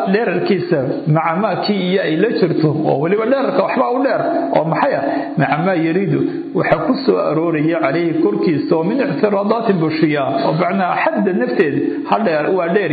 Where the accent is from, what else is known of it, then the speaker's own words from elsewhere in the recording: Al-Qassim, Saudi Arabia; وأنا ابن القصيم